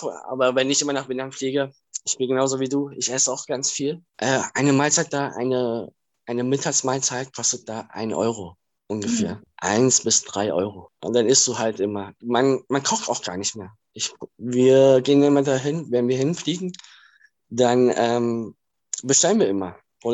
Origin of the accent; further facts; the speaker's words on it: East Germany, Germany; Ja, weil wir sind ja im Osten aufgewachsen